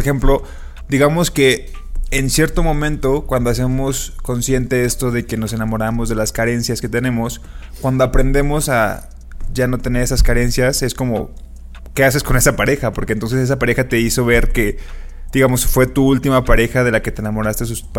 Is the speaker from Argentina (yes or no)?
no; Mexico